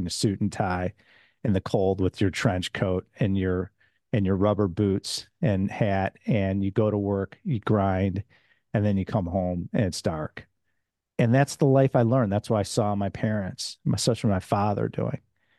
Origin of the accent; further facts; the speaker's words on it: Chicago, Illinois, United States; I'm from Chicago, as you know, Lance. And so for your audience, I'm from Chicago. I'm from the Midwest.